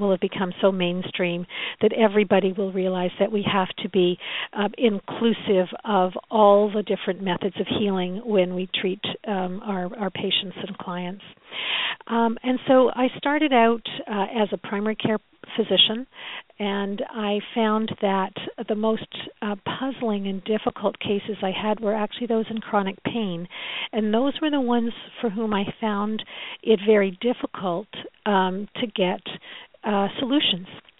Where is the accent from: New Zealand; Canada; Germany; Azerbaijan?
Canada; now in Seattle, United States; Yeah, I'm Canadian.